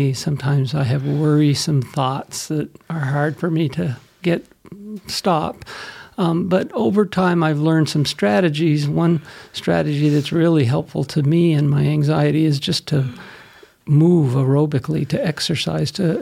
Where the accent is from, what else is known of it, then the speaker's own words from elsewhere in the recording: Montpelier, Vermont, United States; moved away as an adult; now in Blacksburg, United States; Well, I grew up in Montpelier, Vermont, and I would leave Vermont and go to school in Virginia and fall in love with my wife, Cindy, and we have two boys, Joe and Sam, and we live in Blacksburg, Virginia now.